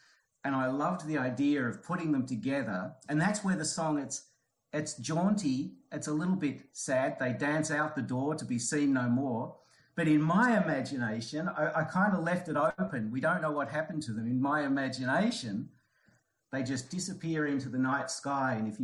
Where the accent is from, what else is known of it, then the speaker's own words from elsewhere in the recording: Mount Evelyn, Victoria, Australia; Well, I grew up in Mount Evelyn, and around the late 60s, early 70s, I was a kid just entering my teens